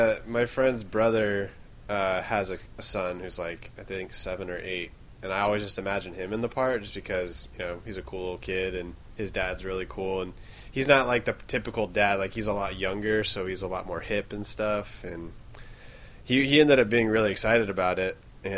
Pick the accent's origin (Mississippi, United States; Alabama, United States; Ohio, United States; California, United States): California, United States; Ripon; growing up in Ripon, the end of this month is Almond Blossom.